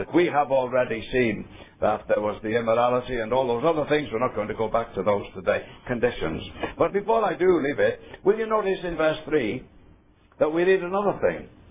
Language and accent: English; England, United Kingdom; now in Scotland; Now, I wasn't brought up in Scotland, I've got to say that. I'm an English man. I think my voice betrays that very clearly. And they tell me I've lived there for 40 years and still can't speak their accent.